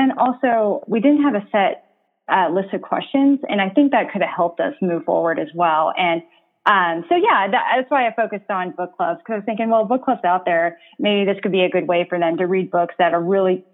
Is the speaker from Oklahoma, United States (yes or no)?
yes; Oklahoma, United States; also born or lived in California / Massachusetts / Ohio / Texas; now in Phoenix, United States; I'm actually not from here originally. I was born in California, and my dad's job with the government kind of took us all over. So I've lived in Massachusetts, Ohio, Texas, and Oklahoma. Mainly grew up in Oklahoma.